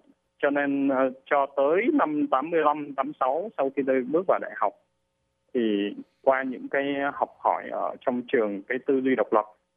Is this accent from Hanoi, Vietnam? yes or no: yes; Hanoi, Vietnam; born there; tôi quê gốc Quảng Ngãi anh ạ, okay. Còn sinh ra ở Hà Nội. Tôi gốc gia đình, một gia đình có cha mẹ, ba má là tập kết ra Bắc